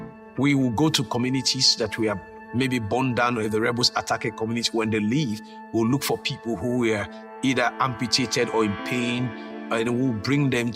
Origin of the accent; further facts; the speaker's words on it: Sierra Leone; and I grew up in Sierra Leone. It was a difficult life. There was a lot of poverty all around us.